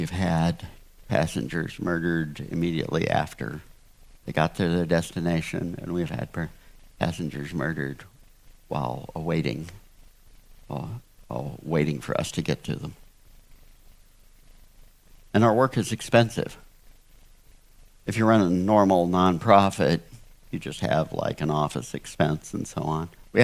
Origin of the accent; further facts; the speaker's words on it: United States; I personally am in on this. I'm an American.